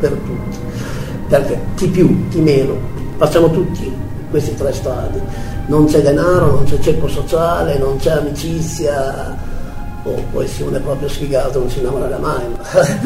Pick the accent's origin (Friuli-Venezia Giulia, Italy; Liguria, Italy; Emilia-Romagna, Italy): Emilia-Romagna, Italy; Bologna; sono quelle per me anche che sono di Bologna.